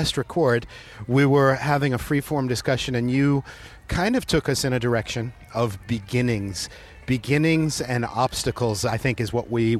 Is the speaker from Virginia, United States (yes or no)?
no; Massachusetts, United States; And you know what happens is kind of like my hometown region of New England.